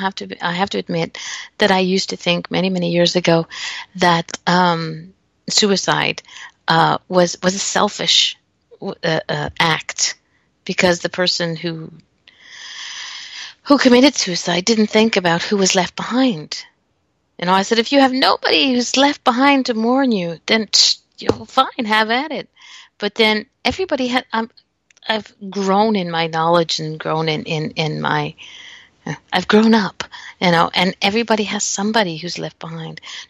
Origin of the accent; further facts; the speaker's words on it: Canada; I'm a Canadian. What can I say?